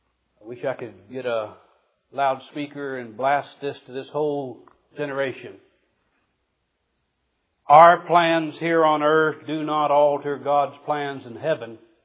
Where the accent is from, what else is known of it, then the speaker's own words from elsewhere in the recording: Missouri, United States; When I was a child growing up in Southwest Missouri